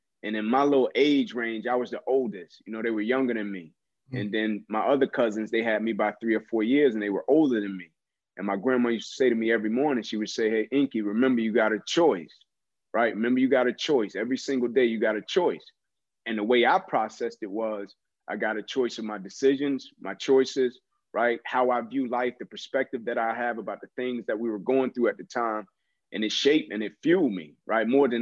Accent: Atlanta, Georgia, United States; You know, it's southeast corner of Atlanta, neighborhood by the name of Kirkwood. You know, in Kirkwood today, with gentrification and things of that nature, is a lot different than it was back when I was coming up.

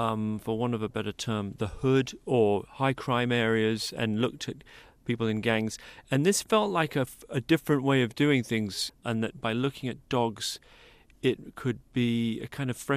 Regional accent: United Kingdom; now in Los Angeles, United States; Well, I have a divided loyalty. So I am British by upbringing, but American on my father's side.

